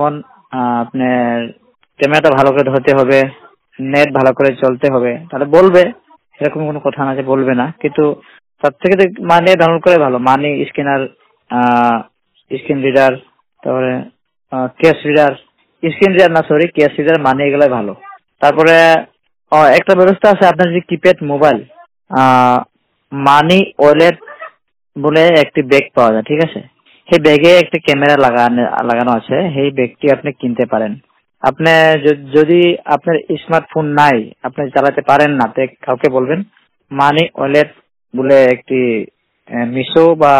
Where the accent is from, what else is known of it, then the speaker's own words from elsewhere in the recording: North Lakhimpur, Assam, India; আমার বাড়ি আসাম, জেলা নর্থ লক্ষিমপুর।